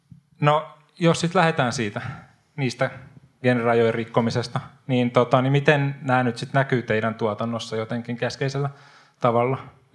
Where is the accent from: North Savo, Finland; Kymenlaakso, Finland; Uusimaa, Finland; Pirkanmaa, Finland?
Uusimaa, Finland; Helsinki; ja mä olen helsinkiläinen kirjailija